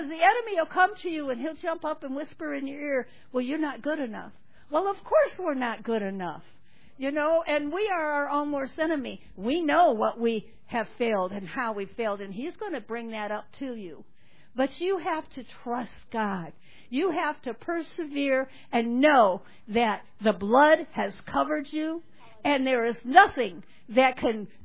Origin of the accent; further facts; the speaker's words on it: United States; you know what, as an American, I shake in my boots looking around.